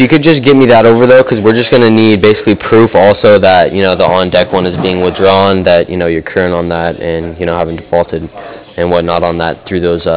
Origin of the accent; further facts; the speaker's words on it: Boise, Idaho, United States; I'm actually from Boise, Idaho, so it's a few states down.